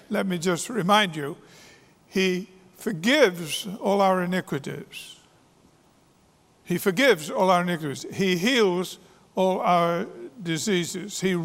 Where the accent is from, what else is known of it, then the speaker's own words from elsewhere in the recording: England, United Kingdom; One, I'm English, and I'll leave you to figure out the other one.